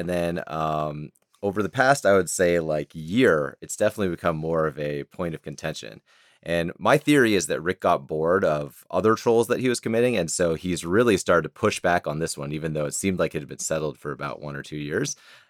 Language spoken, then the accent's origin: English; Canada; I'm Canadian also, so you know, we're very honorable people.